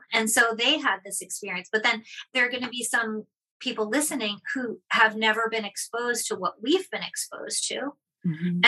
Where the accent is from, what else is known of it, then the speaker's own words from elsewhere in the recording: Boston, Massachusetts, United States; now in Seattle, United States; I'm from Boston, and then I moved to Seattle, and I sought out the same kind of yoga